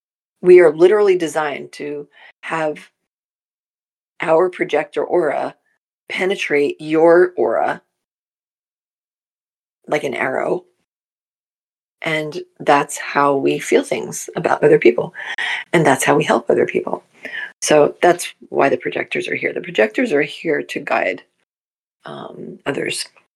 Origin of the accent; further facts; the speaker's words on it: New Jersey, United States; also born or lived in New York; now in California, United States; I grew up in New Jersey, lived there for probably, a good more than half of my life. Then I moved to New York, lived there for probably another bunch of years, and quite a few. And then moved out to California 11 years ago